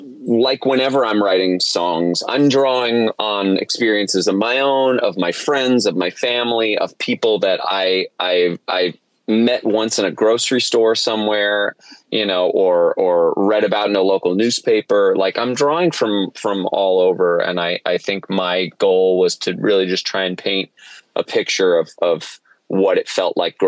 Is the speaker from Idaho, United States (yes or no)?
no; Ithaca, New York, United States; And I wrote it about my hometown, about Ithaca, New York, about upstate New York, about central New York.